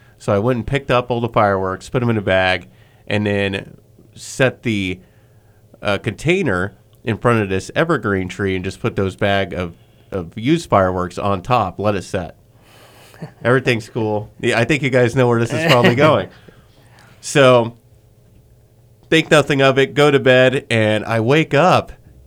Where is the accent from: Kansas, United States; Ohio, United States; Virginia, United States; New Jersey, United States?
Kansas, United States; Winfield; I know growing up in Winfield, Kansas, where I'm from, they would never allow fireworks in the city